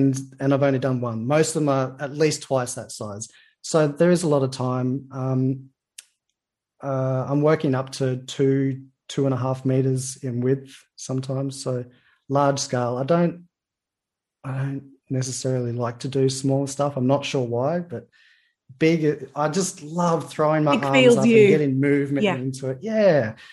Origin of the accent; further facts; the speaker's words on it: Queensland, Australia; North Queensland. I'm now in Cairns, right at the top of Queensland. So I am a Queenslander originally. It's just very different. It's tropical, it's humid, it storms and rains a lot, as you can imagine.